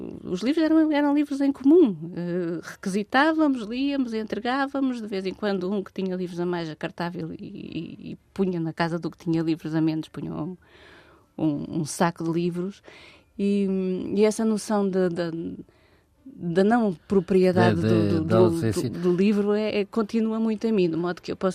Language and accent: Portuguese; Mafra, Lisbon, Portugal; que a minha infância se passou em Mafra